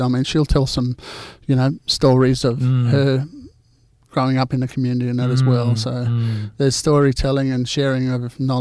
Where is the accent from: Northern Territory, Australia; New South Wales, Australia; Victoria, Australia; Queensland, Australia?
New South Wales, Australia; La Perouse; when I was a child growing up in La Perouse, that was our backyard